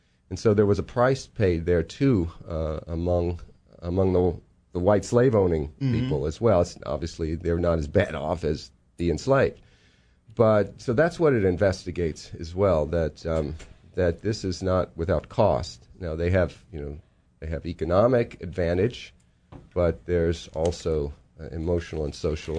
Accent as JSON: {"language": "English", "town": "Charlottesville", "region": "Virginia", "country": "United States", "tie": "born or raised there", "said": "So to back up, I grew up in Charlottesville. Thomas Jefferson, I could see from my third floor window, I could see Monticello"}